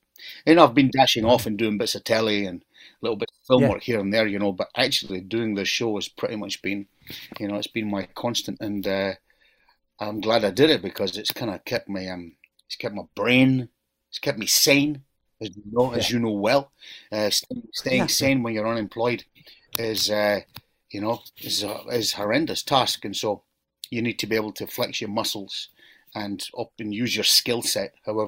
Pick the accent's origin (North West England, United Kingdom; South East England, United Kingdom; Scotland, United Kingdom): Scotland, United Kingdom; also born or lived in London; now in Edinburgh, United Kingdom; So I was born and brought up in Fife, the ancient kingdom of Fife, just across the river to the north of here. So yeah, so I was raised there, and I came to Edinburgh to study.